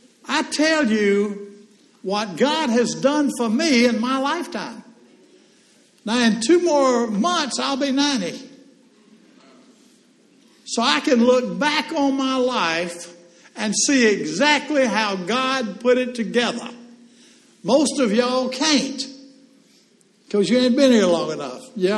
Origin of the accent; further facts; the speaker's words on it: Birmingham, Alabama, United States; I was raised in Birmingham, lived there for 30 years.